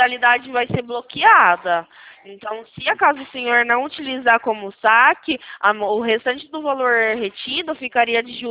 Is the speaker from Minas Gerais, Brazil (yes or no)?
no; São Paulo, Brazil; Eu sou do interior de São Paulo, fico localizada aqui na cidade de Campinas.